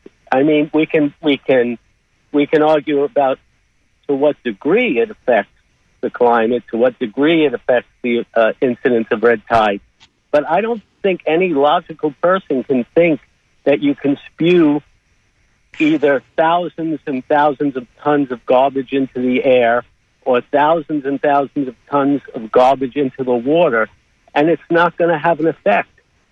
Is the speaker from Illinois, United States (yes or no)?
no; New York, United States; now in Sarasota, United States; I'm a musician, and I'm from New York, and I go back up there.